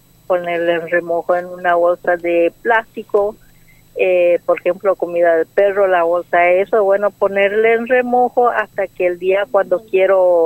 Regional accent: Colonia Aborigen, Chaco, Argentina; Yo soy de Colonia Aborigen, pero no soy del pueblito. Soy fuera. Estoy muy afuera de Colonia Aborigen.

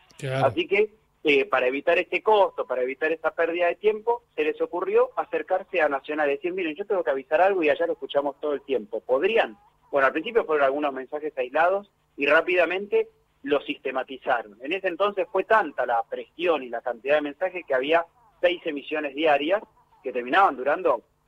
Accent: Buenos Aires, Argentina; para mí, que soy de Buenos Aires

